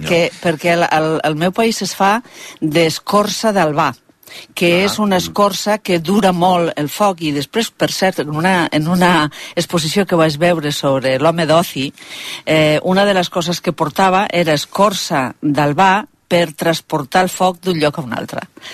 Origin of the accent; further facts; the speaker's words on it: Eriste, Aragon, Spain; No és exactament el meu nucli, que és Eriste, sinó el del costat